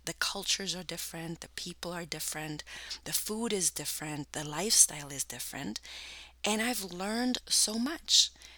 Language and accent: English; Germany; English is a second language; also born or lived in Cape Town, South Africa / United States; now in Canada; I've lived in 4 countries in my lifetime, born and raised in Germany. Then I've also lived in South Africa, in Cape Town, because my mom was South African. I've lived in the United States, and right now I'm living in Canada.